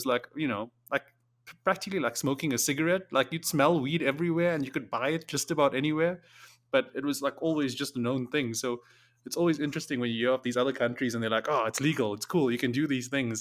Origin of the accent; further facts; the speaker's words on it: South Africa; But as a South African, it was like never a thing